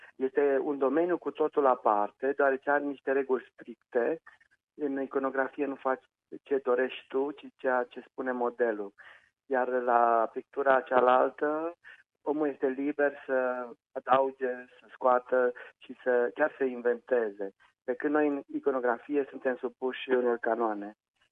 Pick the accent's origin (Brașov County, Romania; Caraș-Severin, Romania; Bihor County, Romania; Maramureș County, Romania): Caraș-Severin, Romania; Anina; Mi-amintesc doar de un singur eveniment într-o deplasare de-a mea în actualul oraș Bozovici, de lângă Anina, orașul meu natal.